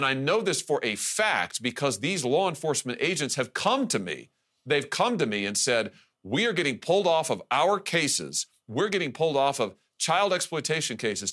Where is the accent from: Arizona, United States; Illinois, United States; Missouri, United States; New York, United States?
Missouri, United States; just take my home state of Missouri.